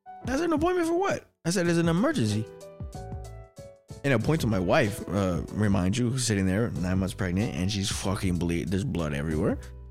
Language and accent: English; New York, United States; I mushed the dog, you know, like I was from New York, you know, I'm from New York.